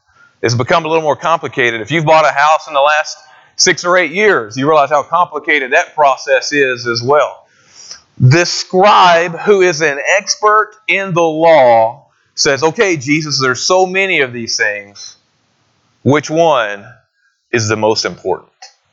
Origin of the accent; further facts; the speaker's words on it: Texas, United States; I would say Shema, but I'm from East Texas, not from the Near East.